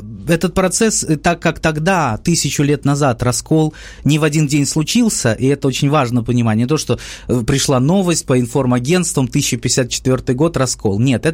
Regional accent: Ukraine; он знал, что мы из Украины

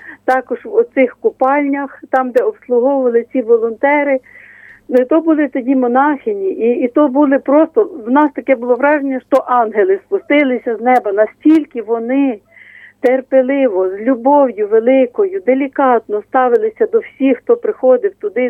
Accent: Lviv, Lviv Oblast, Ukraine; бо я сама зі Львова.

